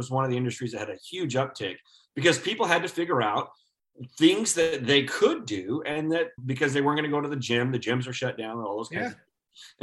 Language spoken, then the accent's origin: English; Midwest, United States; because I grew up in the Midwest and I know that white stuff and the snow and the weather.